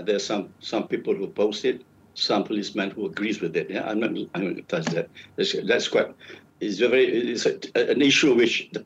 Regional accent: Malaysia; I am a Malaysian first.

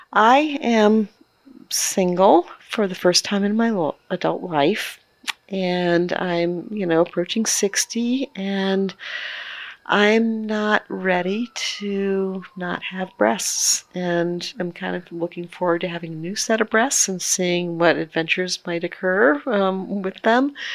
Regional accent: Maryland, United States; I'm from Maryland. I love Maryland. The Maryland state flower is the black-eyed Susan

